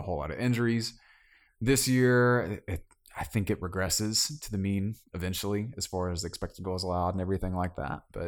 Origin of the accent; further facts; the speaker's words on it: Georgia, United States; accent: South Georgia; I can't read, y'all. My South Georgia accent just kills me sometimes.